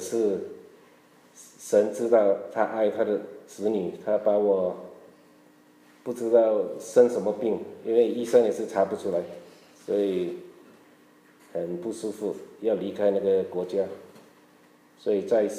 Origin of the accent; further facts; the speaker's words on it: Malaysia; accent: Malaysian Chinese; 明白我的中文，因为我是马来西亚的中文，你们中国的中文有一点不一样